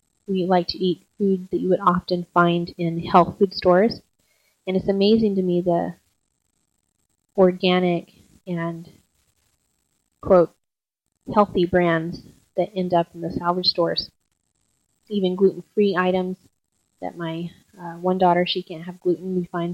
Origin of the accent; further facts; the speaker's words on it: the South, United States; Growing up in the South, we ate a lot of turnip greens.